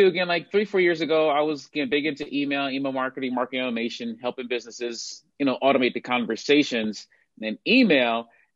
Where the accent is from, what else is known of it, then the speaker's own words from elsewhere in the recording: Detroit, Michigan, United States; moved away as an adult; also born or lived in Oklahoma; now in Phoenix, United States; Yeah, so I live in Phoenix, originally born and raised in Detroit. Grew up there. Got a computer science degree, moved to Oklahoma, lived there for 12 years, got a master's degree.